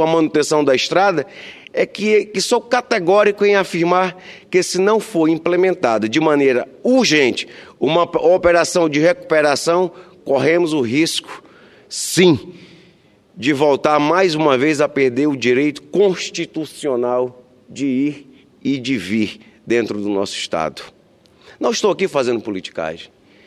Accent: Cruzeiro do Sul, Acre, Brazil; Percorri há poucos dias o trecho de Rio Branco, nossa capital do estado, a Cruzeiro do Sul, minha cidade natal.

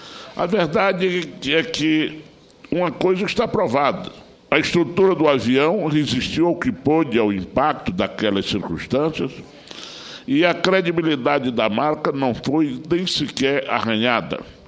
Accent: Brazil; como brasileiro, eu tenho o dever e a obrigação de associar-me ao discurso

